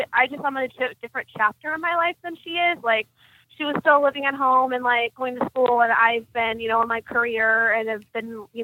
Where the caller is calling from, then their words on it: Utah, United States; I'm calling from Utah.